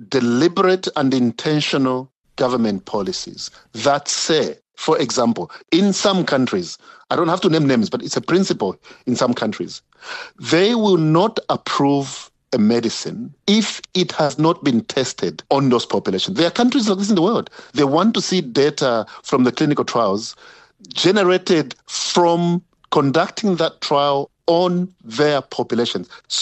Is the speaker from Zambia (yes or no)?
yes; Zambia; When I was growing up in Zambia, in the villages and townships, you know, I will go down with malaria.